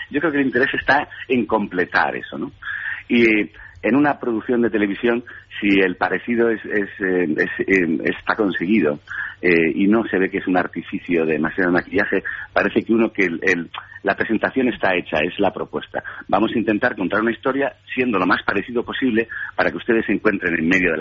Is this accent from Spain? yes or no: yes; Spain; lo que somos los españoles frente al cine y a nuestras cosas.